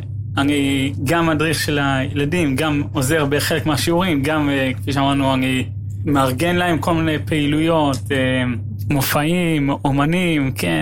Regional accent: Jerusalem, Jerusalem District, Israel; נולדתי בירושלים, גר בירושלים, חי את ירושלים, מה שנקרא.

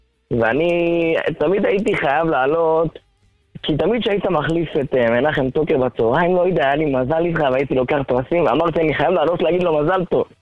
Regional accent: Or Akiva, Haifa District, Israel; אני לומד בירושלים, אבל מאזור חדרה כזה.

